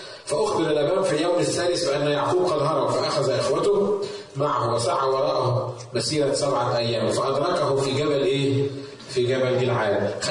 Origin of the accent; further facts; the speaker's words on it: Egypt; ما كانتش يعني زي عندنا في مصر من الفراعنه